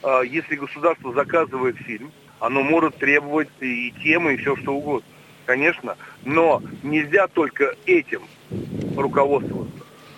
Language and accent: Russian; Moscow, Russia; born there; Я человек, который родился в Москве, я русский, православный